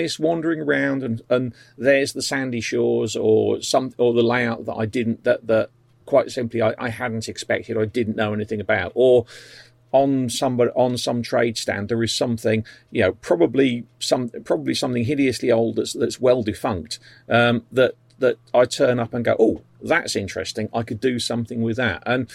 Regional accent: England, United Kingdom; Not the cake and the tea, Howard. We're British, for them.

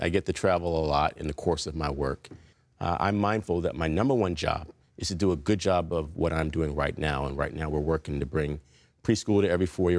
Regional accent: East Coast, United States; also born or lived in California; I was born here in California, but got shipped to the East Coast to be raised by a cousin who I never met until I showed up on her doorstep.

